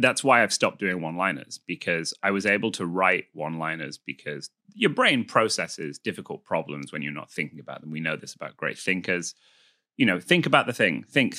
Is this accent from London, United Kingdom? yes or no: no; Manchester, North West England, United Kingdom; I present as slightly posher than your average English person, which is then fun to subvert because I'm from Manchester.